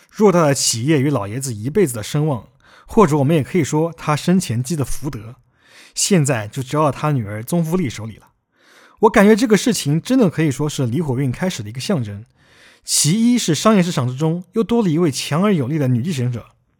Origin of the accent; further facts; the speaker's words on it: Hangzhou, Zhejiang, China; 就是备受我们杭州人敬爱的